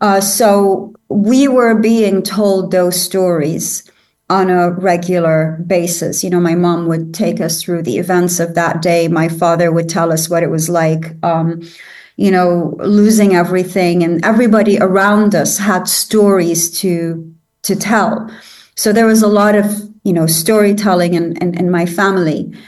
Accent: Kuwait; Growing up in Kuwait in the 80s, you didn't have access to a lot of films

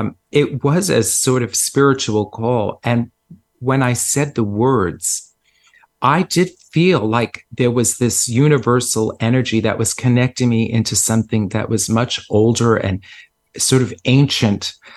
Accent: Bronx, New York, United States; accent: Bronx; I was told to lose my Bronx accent.

